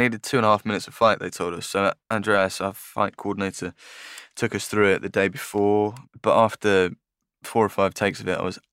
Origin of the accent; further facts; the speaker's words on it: East of England, United Kingdom; most people wouldn't know that I'm from Essex now, I suppose, unless I told them.